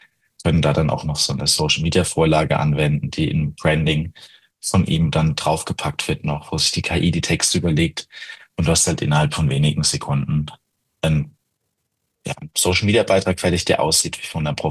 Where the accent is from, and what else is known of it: Rhineland-Palatinate, Germany